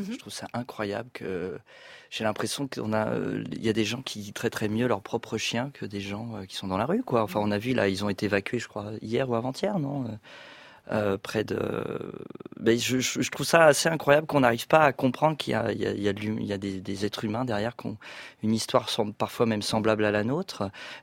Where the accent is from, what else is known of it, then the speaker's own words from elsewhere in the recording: Sartrouville, Île-de-France, France; je viens de la banlieue. De toute façon, je viens de Sartrouville.